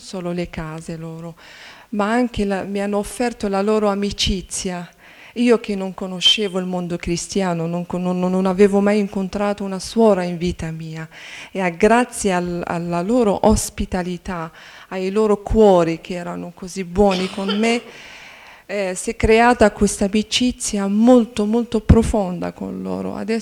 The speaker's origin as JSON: {"language": "Italian", "country": "Algeria", "said": "vengo dall'Algeria."}